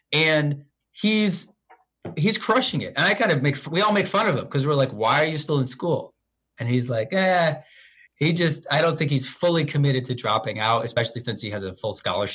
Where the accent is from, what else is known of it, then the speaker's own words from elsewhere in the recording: Rochester, New York, United States; And we're from Rochester, New York.